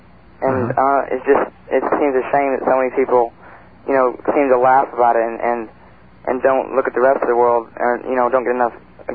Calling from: Hauppauge, New York, United States; I'm calling from Hopog.

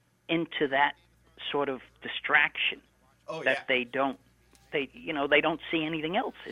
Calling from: Centereach, New York, United States; Centereach.

